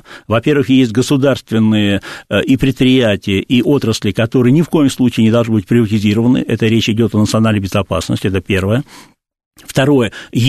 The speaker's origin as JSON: {"language": "Russian", "region": "Saint Petersburg", "country": "Russia", "tie": "born or raised there", "said": "в моем родном городе Петербурге"}